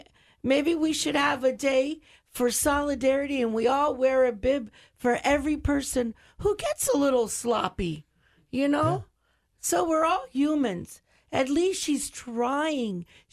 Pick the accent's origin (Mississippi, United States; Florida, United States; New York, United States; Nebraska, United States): Florida, United States; I grew up here in Charlotte County. I remember we had the highest density of people over the age of 65.